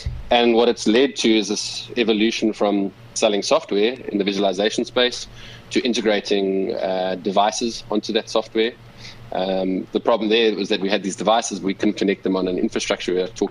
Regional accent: South Africa; as a South African and African

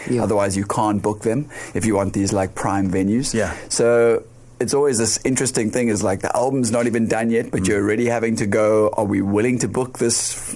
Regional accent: Muizenberg, Western Cape, South Africa; You know, I come from Muizenberg all the way down south

